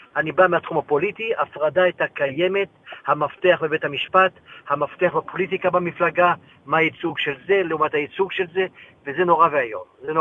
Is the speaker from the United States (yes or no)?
no; Morocco; now in Israel; אני באתי ממרוקו, אני לא שמעתי מעולם על הגזזת, רק כשהגעתי לפה, אני בהרבה תופעות מרוקאיות, למדתי אותם פה אגב, בארץ.